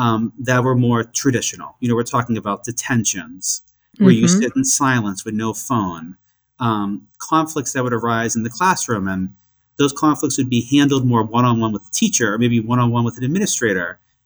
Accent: New Hampshire, United States; I'm from New Hampshire originally

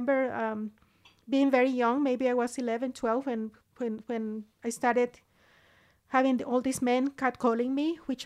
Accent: Nicaragua; Well, I have to tell you that I grew up in Nicaragua, which is a very, very humid and hot climate.

